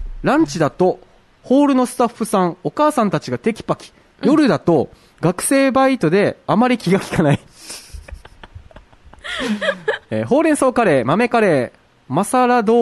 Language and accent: Japanese; Niigata, Japan; 地元新潟の、